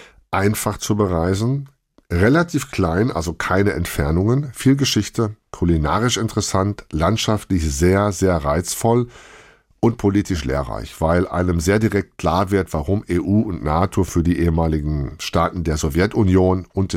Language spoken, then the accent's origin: German; West Germany, Germany; Mich erinnert das so ein bisschen an meine erste Reise als Westdeutscher in die damalige DDR, später heute die neuen Bundesländer.